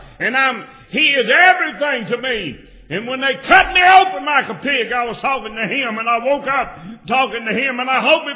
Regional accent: Louisiana, United States; I'm a Cajun.

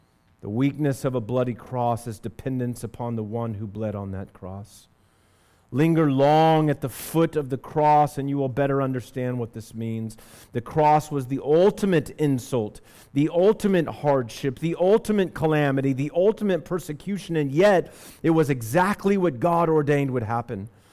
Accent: United States; I am uncomfortable with Paul's glorification of weakness when I am thinking, as an American, as a red-blooded male, as a citizen with rights

